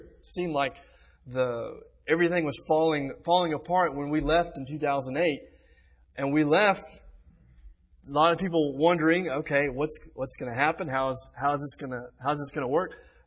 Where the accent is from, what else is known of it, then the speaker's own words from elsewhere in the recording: United States; moved away as an adult; now in Senegal; I come from the United States and I'm going to Senegal.